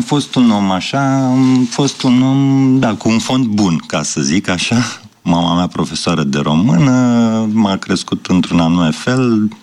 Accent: Galați, Galați County, Romania; now in Bucharest, Romania; Am terminat facultatea de litere în Galați, sunt gălățean de la Dunăre și am venit în București să iau lumea în piept aici.

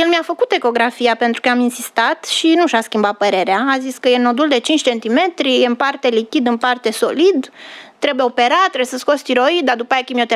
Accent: Romania; el știa că eu nu eram din România și nu aveam asigurare, nu aveam card de sănătate, eu eram turist în țara mea.

